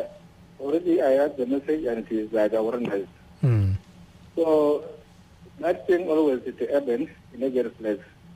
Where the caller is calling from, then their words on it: Rumbek, Lakes, South Sudan; Okay, you're speaking with … I'm calling from Rumbek.